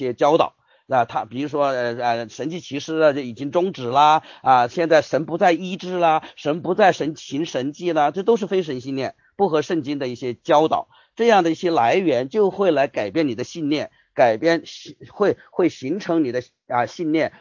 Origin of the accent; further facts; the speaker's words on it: Hubei, China; 我说我是湖北人我是一个湖北人